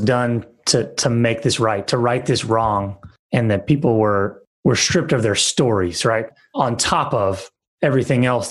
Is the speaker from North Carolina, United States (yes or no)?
yes; New Bern, North Carolina, United States; you know, I'm from New Bern, North Carolina. So I know more than most the significance of what a port city used to mean, because, you know, New Bern used to be the capital of North Carolina for a reason, because it's on the water.